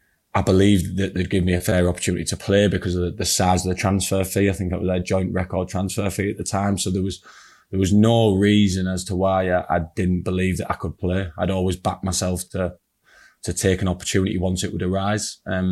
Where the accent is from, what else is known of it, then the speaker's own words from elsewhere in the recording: Middlesbrough, North East England, United Kingdom; part of leaving my hometown club that I was captain of, which, as you know, Clem, meant a lot to me and does to anyone from Middlesbrough.